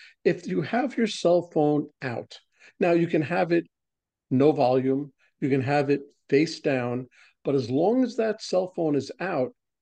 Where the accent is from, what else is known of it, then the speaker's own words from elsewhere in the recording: New York, United States; Well, I am a transplant from New York down to Georgia.